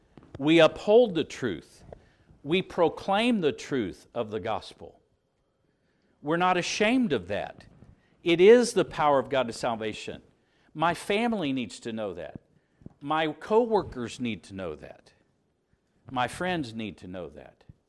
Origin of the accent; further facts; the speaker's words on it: Odessa, Florida, United States; A pillar is what you see back in Florida. I grew up out in Odessa.